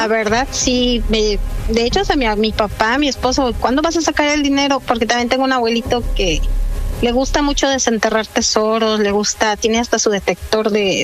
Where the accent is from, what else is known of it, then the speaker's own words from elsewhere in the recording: Mexico City, Mexico; now in Veracruz, Mexico; Yo soy de la Ciudad de México, pero me vine a vivir a Veracruz. Y en el rancho de mi esposo, donde vivimos, hace como 11 años